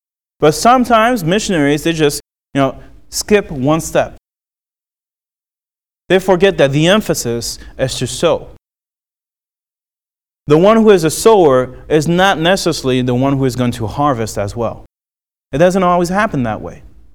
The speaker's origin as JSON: {"language": "English", "country": "France", "tie": "born or raised there", "said": "Now, growing up in France"}